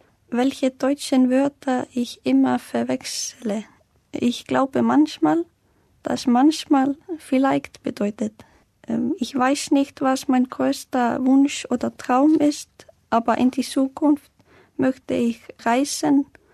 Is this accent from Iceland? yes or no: yes; Reykjavik, Capital Region, Iceland; German is a second language; ich komme aus Island. Ich wohne in die Hauptstadt Reykjavik. Ich bin im Jahr 1994 geboren und ich bin Schülerin von Beruf. Ich lerne Deutsch, weil ich die Sprache schön finde.